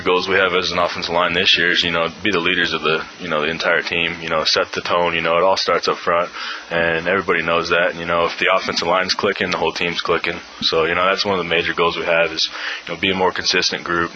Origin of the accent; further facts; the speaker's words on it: Nebraska, United States; I grew up in Nebraska, though, too, so, you know, I understand it from a fan perspective, too.